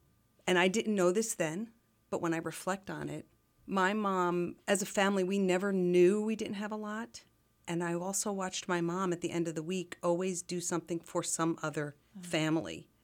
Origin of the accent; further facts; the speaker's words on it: New Jersey, United States; now in Lehigh Valley, United States; I've been in Lehigh Valley 37 years. I love this area. I'm from a much less personal area. I'm from Northeast Jersey, and I came to the Lehigh Valley